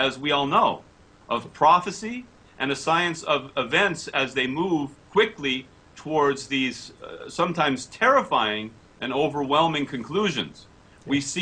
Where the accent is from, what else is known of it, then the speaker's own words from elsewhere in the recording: California, United States; I say, I know I'm from California.